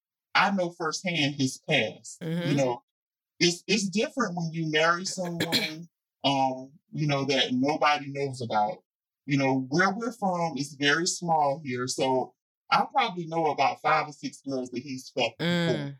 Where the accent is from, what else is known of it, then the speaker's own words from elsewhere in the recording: New Jersey, United States; moved away; And here I am coming from Jersey. When I moved down here, city life made me country boy.